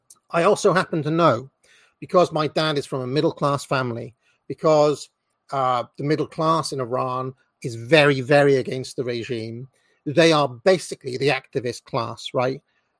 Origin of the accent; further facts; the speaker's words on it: Wales, United Kingdom; I'm Welsh, mate, right? That means I put extra vowels in everything.